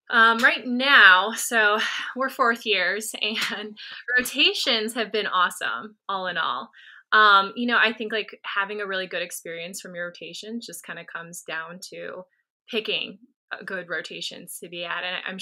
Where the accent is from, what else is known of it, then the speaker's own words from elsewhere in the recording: Ohio, United States; yeah, so when it came to optometry, I went to Ohio State. I'm from Ohio.